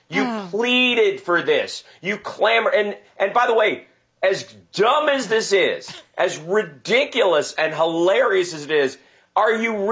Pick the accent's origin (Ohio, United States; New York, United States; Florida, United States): Ohio, United States; I'm from Ohio.